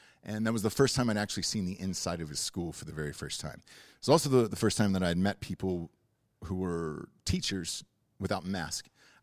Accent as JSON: {"language": "English", "region": "Georgia", "country": "United States", "tie": "born or raised there", "lives_now": "Texas, United States"}